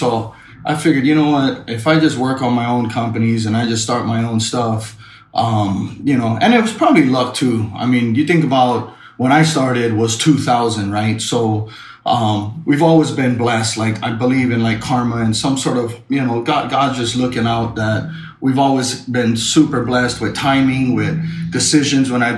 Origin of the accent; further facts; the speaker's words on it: Pearl City, Hawaii, United States; We came from Pearl City, Hawaii. I mean, we're in the middle of the island.